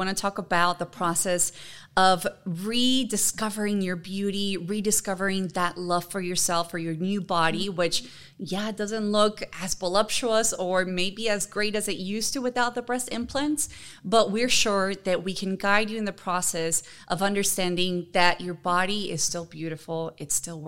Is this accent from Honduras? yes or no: yes; Honduras; moved away as an adult; now in United States; And I'm originally from Honduras. I was born and raised there, but I have lived now here in the States for 20 years. I consider myself bicultural, bilingual. My dad is American. My mom is Honduran.